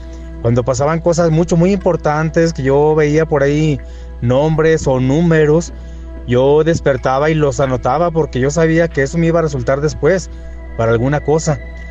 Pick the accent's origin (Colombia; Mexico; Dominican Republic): Mexico; Jerez, Zacatecas; Yo aquí en mi pueblo editaba un periódico impreso. Aquí la gente de este lugar, que es de Jerez, Zacatecas, la gente en ese tiempo pues estaba acostumbrada a leer mucho.